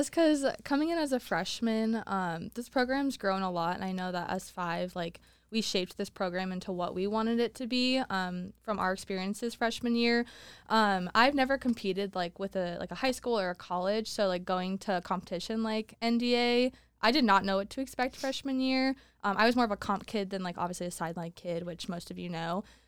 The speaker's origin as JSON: {"language": "English", "town": "Las Vegas", "region": "Nevada", "country": "United States", "said": "I am also from Las Vegas."}